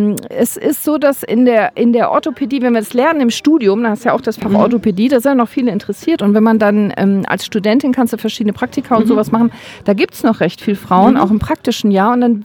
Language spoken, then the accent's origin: German; Remscheid, North Rhine-Westphalia, Germany; Also ich komme aus Remscheid. Das wird jetzt keiner kennen.